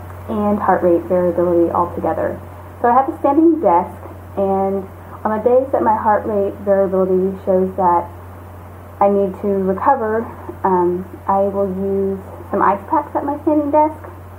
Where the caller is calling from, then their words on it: Austin, Texas, United States; I'm calling from Austin, Texas.